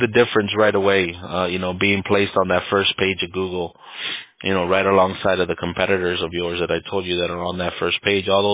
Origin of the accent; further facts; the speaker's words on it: United States; first language Spanish; English is a second language; So, Spanish was my first language. But it's funny because, you know, there's a saying, it says, we're not American enough for the Americans and we're not Mexican enough for the Mexicans.